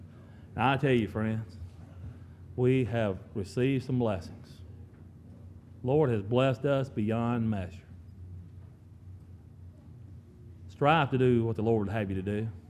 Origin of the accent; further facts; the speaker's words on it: Mississippi, United States; Brother Clayton told you I'm from Southwest Mississippi. You may not be familiar with that. I hope you will become familiar with Southwest Mississippi. I call it God's country.